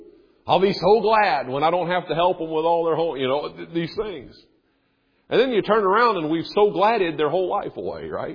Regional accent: United States; Now, I'm an American.

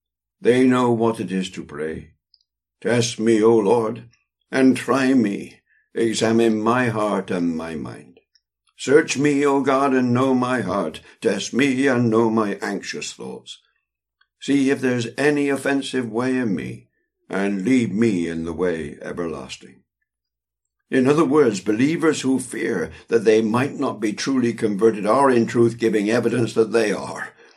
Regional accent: England, United Kingdom; Speaking as an Englishman, centuries of Puritan teaching have penetrated me to such an extent that it is in my genes and DNA.

